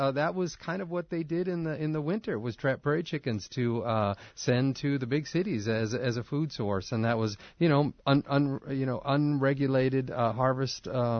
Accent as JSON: {"language": "English", "region": "Iowa", "country": "United States", "tie": "born or raised there", "said": "just because I am an Iowan. I did move out of the state to start my career in zoos, but came back. And so I grew up in Iowa and never saw a prairie chicken."}